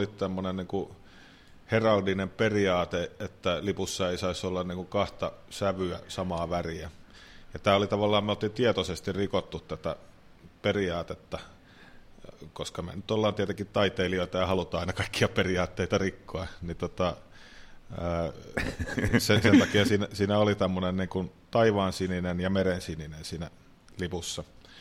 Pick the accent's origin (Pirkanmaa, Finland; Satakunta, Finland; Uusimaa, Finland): Uusimaa, Finland; Porvoo; me ollaan Porvoosta lähdetty ja asuttu vähän joka puolella Suomea ja sitten päädytty tänne